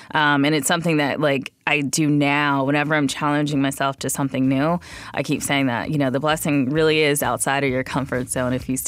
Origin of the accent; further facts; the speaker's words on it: Atlanta, Georgia, United States; I am 31 years old, and I'm from Atlanta, Georgia.